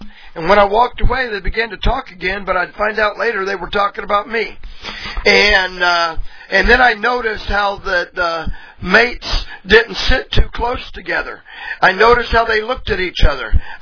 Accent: the South, United States; I'm from the South, and everybody, you know, so many people through the years have thought I was Southern Baptist.

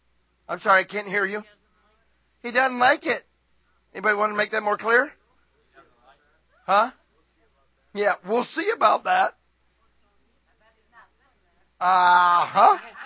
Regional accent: Florida, United States; When I was growing up, my daddy said, we're going to the beach. I grew up in Florida. We went to the beach all the time.

